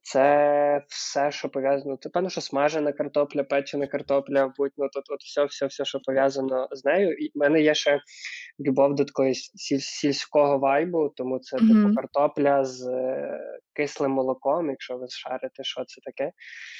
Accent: Khmelnytskyi Oblast, Ukraine; я з тієї частини України, яку ніхто не вважає своєю. Я з Хмельниччини, тому що західні кажуть, що ми типу центр, південь каже, що ми там північ, ну коротше, ми типу нічиї.

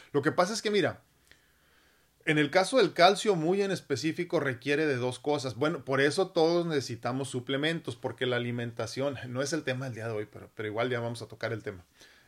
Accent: Mexico; Pero como mexicanos medimos a la mujer por cuántas parejas ha tenido.

